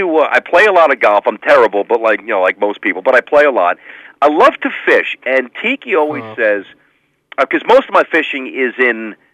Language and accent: English; Brooklyn, New York, United States; and again, I'm from Brooklyn, New York